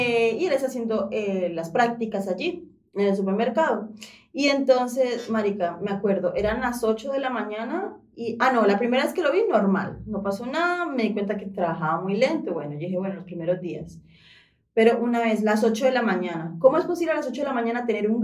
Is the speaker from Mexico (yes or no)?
no; Venezuela; now in Spain; Yo sé que soy venezolana, pero tampoco estoy allá.